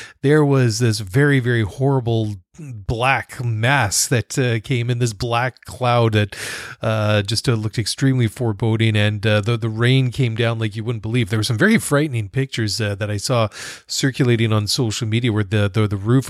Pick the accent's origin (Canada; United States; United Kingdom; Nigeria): Canada; Vancouver, British Columbia; I come from Vancouver, BC, and we get our fair share of dark skies and bad heavy rain like that.